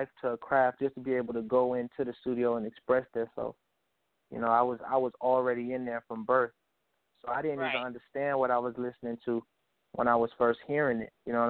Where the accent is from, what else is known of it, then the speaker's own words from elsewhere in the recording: Houston, Texas, United States; I'm about to go to Houston. You know, that's my home base. That's my hometown.